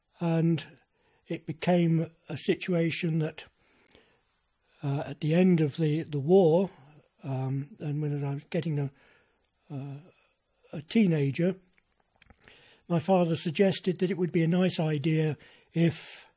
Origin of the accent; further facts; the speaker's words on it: London, United Kingdom; I was born in 1937 in South London